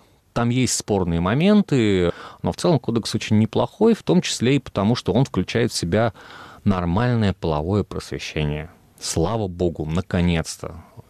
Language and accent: Russian; Kazakhstan; я человек русской культуры, я русский поэт, в конце концов. Но то, что я родился в Казахстане и вырос в иной культуре